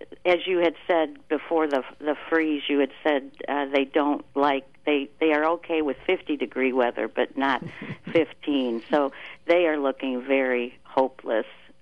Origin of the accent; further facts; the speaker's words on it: Michigan, United States; I'm originally from Michigan, so maybe that's the problem.